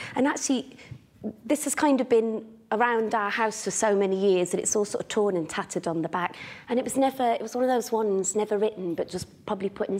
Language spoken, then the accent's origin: English; Dudley, West Midlands, United Kingdom; So, my partner and I, we're both from Dudley, and we went our separate ways to university. I went to Scotland and he went to Aberystwyth.